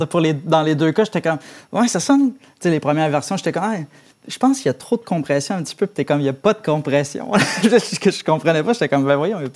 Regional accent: Quebec, Canada; faut juste que tu acceptes que tu as un accent, là, tu sais. Je veux dire, on est Québécois, puis... j'ai un anglais relativement fluide.

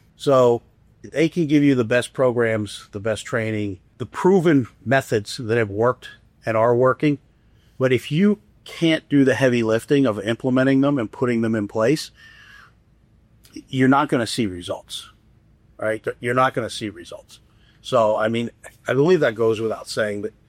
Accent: Philadelphia, Pennsylvania, United States; if you know me, you know I'm from Philadelphia. Born and raised, met my wife. Yeah, suburbs of Philly.

